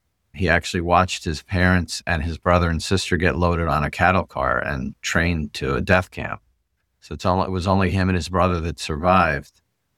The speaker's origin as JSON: {"language": "English", "region": "New York", "country": "United States", "tie": "born or raised there", "lives_now": "Ulster County, United States", "said": "I came from Sullivan County, where I was born and raised."}